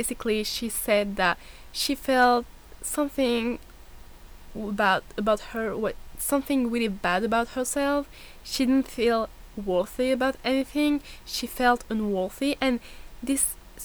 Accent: France; I'm a student, I'm from France, as I told you

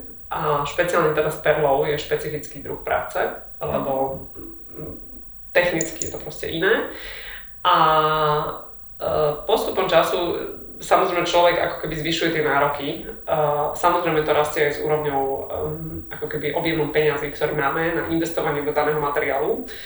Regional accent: Bratislava, Bratislava Region, Slovakia; pre mňa to nikdy nebolo niečo také, že som síce dievča z Petržalky

